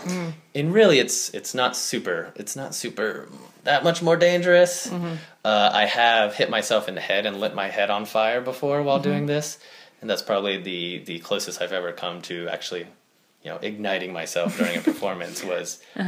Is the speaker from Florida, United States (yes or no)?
yes; Florida, United States; growing up in Florida, I love the ocean.